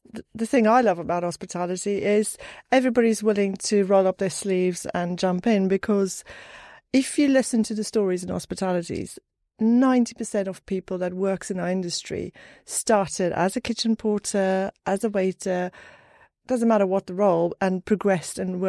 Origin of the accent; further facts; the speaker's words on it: South Africa; moved away as an adult; I'm from South Africa originally.